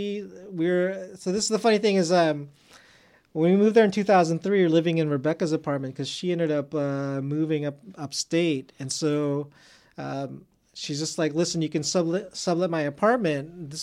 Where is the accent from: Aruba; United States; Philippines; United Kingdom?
Philippines; born there; first language Tagalog; English is a second language; I was born in the Philippines. My native language is Tagalog